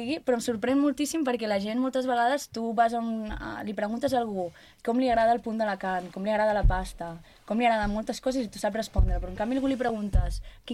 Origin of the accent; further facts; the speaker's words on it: Vilanova i la Geltrú, Catalonia, Spain; Jo sóc de Vilanova i la Geltrú, vale? Aleshores jo no estic tan arrelada al Penedès com potser ho sou vosaltres.